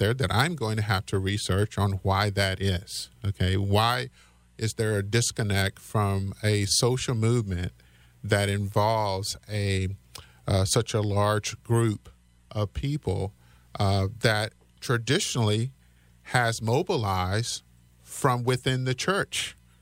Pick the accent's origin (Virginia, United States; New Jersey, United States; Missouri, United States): Virginia, United States; Martinsville; born there; I was born in Martinsville, Virginia.